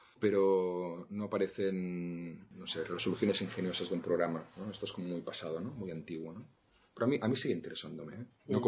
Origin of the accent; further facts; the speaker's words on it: Barcelona, Catalonia, Spain; me siento barcelonés, me siento catalán